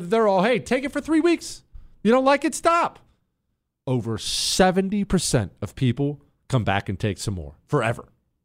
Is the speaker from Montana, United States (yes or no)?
yes; Montana, United States; also born or lived in Ohio / California / Arizona / Texas; I remember I was born in Ohio. We would cross the country when my dad was looking for work and ended up moving out west to Montana.